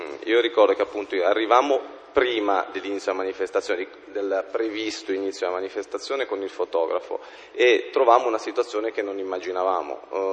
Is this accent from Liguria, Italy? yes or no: yes; Genoa, Liguria, Italy; Io sono di San Pier d'Arena, come ho detto